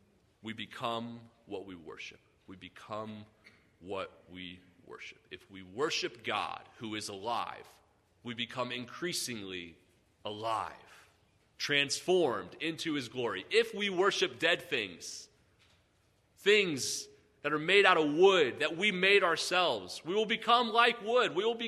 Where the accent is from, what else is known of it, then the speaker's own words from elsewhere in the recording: Texas, United States; Now, I'm from Texas. I didn't grow up on a farm.